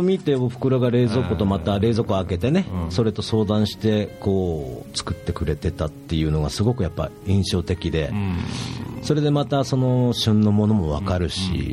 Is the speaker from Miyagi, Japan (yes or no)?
yes; Furukawa, Miyagi, Japan; 自分は18歳まで実家で暮らしたんですけど、家の前にちっちゃい畑があって